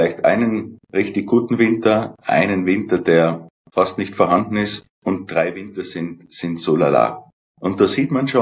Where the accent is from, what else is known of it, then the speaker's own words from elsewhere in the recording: Waidring, Tyrol, Austria; ich bin in Weidring aufgewachsen